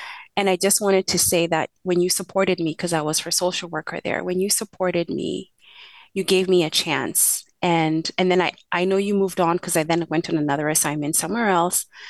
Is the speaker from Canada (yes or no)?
no; Kenya; moved away; I grew up in Kenya and most of the people around me looked like me.